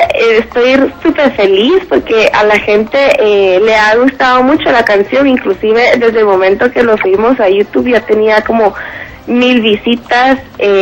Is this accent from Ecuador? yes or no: no; Guatemala; Como chapines, creo que debemos de unirnos todos para parar este fenómeno